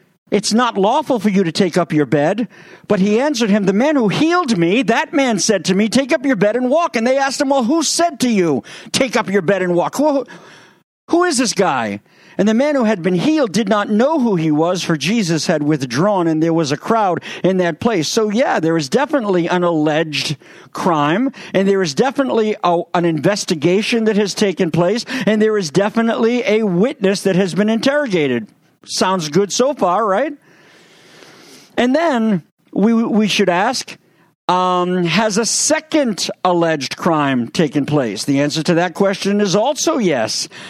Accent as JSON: {"language": "English", "country": "United States", "said": "Being a jaded American, as I am, growing up on Perry Mason in Colombo"}